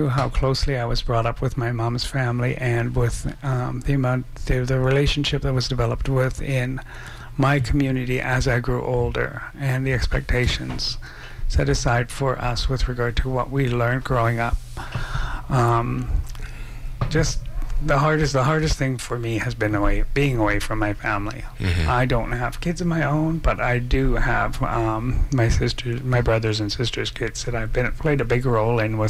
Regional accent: Williams Lake, British Columbia, Canada; I was born and raised in Williams Lake. I spent a couple of years I was born in Williams Lake. I was raised by my grandmother for basically primary life for 5 years

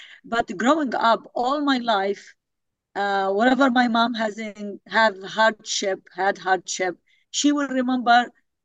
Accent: Palestine; English is a second language; now in United States; Whenever I meet anybody, as soon as they ask me from my accent, where are you from, and I say Palestine, right away, I want to tell the whole Palestinian story.

